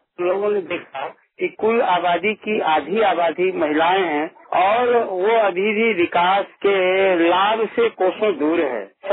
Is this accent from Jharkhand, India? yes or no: yes; Deoghar, Jharkhand, India; मैं देवघर का रहने वाला हूं